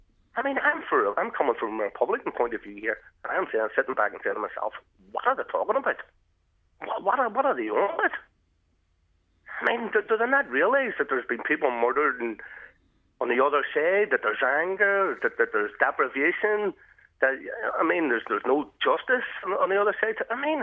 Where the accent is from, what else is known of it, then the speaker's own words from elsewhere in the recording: Ballymurphy, Northern Ireland, United Kingdom; And I'm from Ballymurphy.